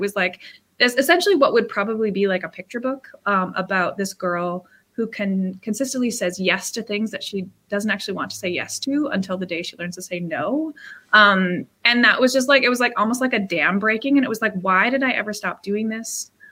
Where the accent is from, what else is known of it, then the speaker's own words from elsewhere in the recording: Ontario, Canada; So I grew up on a grape farm, my grandfather's grape farm in the Niagara region of Ontario.